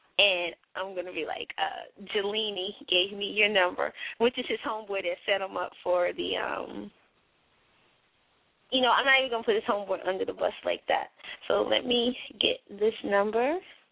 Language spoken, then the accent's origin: English; California, United States; Me, I'm in Durham right now, but I'm originally from Cali.